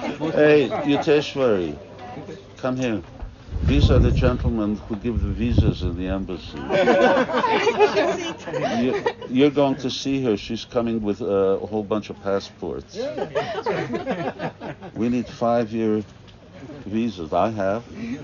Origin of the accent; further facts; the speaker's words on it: Canada; now in Hungary; Hungary is not always the easiest place. I grew up in Canada. That's an easy place.